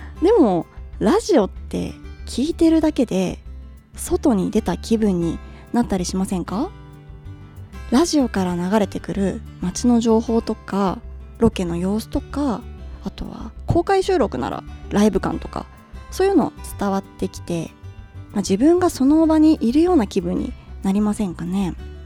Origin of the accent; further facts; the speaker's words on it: Hokkaido, Japan; 私は北海道出身なので、日曜の昼間に FM ノースウェーブの札幌ホット100っていう番組やってたんですけど、それを毎週聞いてました。